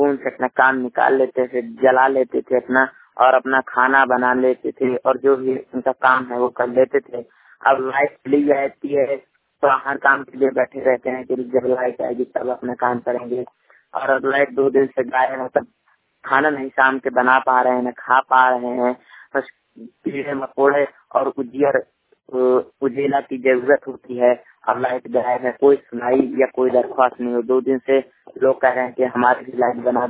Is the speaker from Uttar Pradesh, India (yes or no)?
yes; Uttar Pradesh, India; पानी रिपोर्टर जिला बाना उत्तर प्रदेश से।